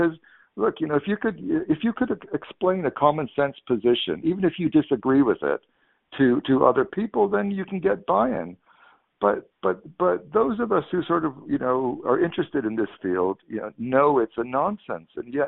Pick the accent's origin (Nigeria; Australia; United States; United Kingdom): United States; moved away as an adult; as an American who lives abroad